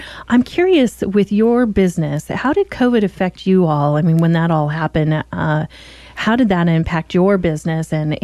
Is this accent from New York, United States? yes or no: no; Oregon, United States; because I was raised here in Oregon. I've lived away all these years and I've come back and we lived out in the country.